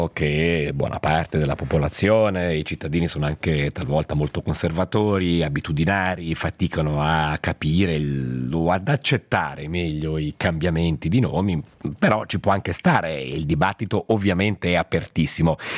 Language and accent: Italian; Ticino, Switzerland; io sono del Malcantone